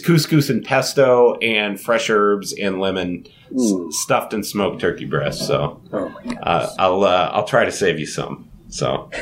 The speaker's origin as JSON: {"language": "English", "region": "Louisiana", "country": "United States", "tie": "born or raised there", "said": "or as we call it growing up in Louisiana, pecan pie."}